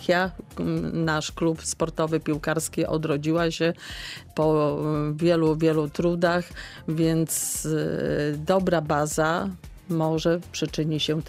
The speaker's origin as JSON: {"language": "Polish", "town": "Zielona Góra", "region": "Lubusz Voivodeship", "country": "Poland", "tie": "born or raised there", "said": "jako zielonogórzanka, rodowita zielonogórzanka, marzy mi się, żeby również pewne sprawy w naszym mieście zostały załatwione."}